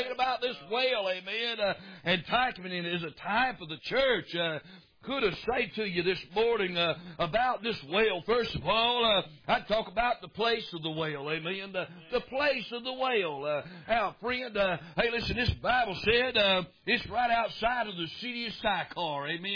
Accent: Florida, United States; when I was a boy, born and raised in Northwest Florida, right above Pensacola, and that ground down there is pretty easy to dig.

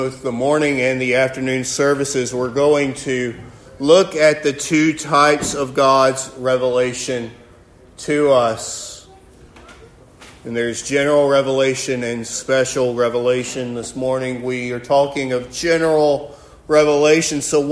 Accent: Alabama, United States; I'm from Alabama, so I'm familiar with the woods.

